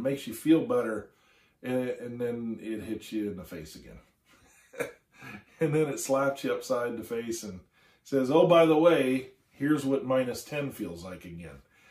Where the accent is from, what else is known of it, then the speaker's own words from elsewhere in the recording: Vermillion, South Dakota, United States; I grew up in South Dakota for a bit of my childhood, especially towards the end. I came back to Vermilion like three times in my childhood, and I ended up graduating high school there.